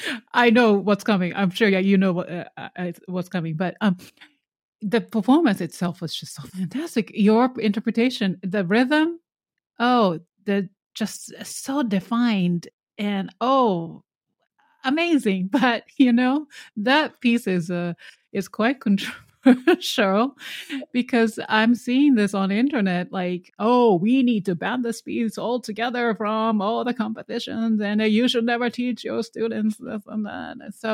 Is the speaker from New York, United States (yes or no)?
yes; New York, United States; Because I'm a New Yorker